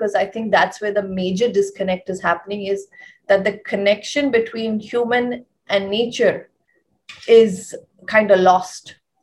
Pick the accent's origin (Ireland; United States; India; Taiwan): India; Till then, as an Indian, you have to take slightly more responsibility where, you know, you have to call up the recycler.